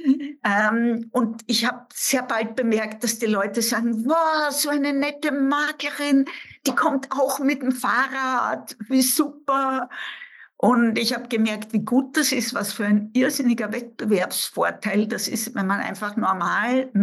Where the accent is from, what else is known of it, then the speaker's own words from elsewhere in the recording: Vienna, Austria; also born or lived in Germany; ich komme aus Wien. Ich bin jetzt stolze 74 Jahre alt inzwischen.